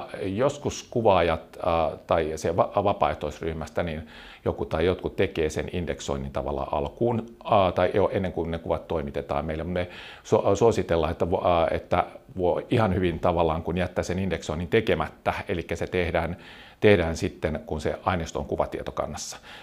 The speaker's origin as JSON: {"language": "Finnish", "town": "Iitti", "region": "Päijät-Häme", "country": "Finland", "tie": "born or raised there", "said": "mä olin kotoisin siis Iitistä, Lahden ja Kouvolan puolivälistä."}